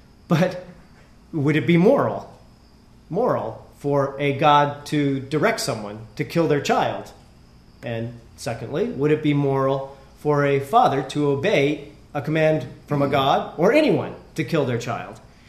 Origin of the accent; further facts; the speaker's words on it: California, United States; also born or lived in Maine; Even though I was in Maine for my adult life, I grew up in California.